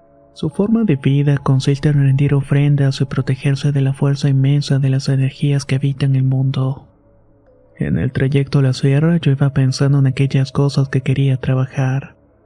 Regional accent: Oaxaca de Juárez, Oaxaca, Mexico; Soy originaria de Oaxaca de Juárez, y como sabrán en mi estado hay muchas creencias respecto a la brujería, el chamanismo y el curanderismo.

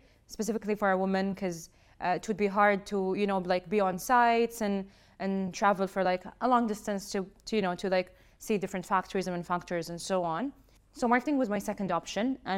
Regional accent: Riyadh, Riyadh Province, Saudi Arabia; also born or lived in London / Canada; So I grew up, born and raised in Saudi. I grew up here in Riyadh. I've done my master's in London. Studied in Canada for a year before that. And then we're back here.

